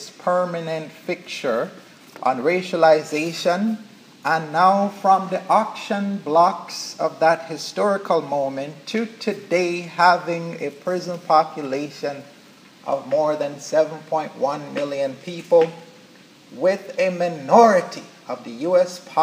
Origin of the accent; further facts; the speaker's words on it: Jamaica; I am from Jamaica, we sometimes refer to him as Christopher Colon or Christopher Cumbosos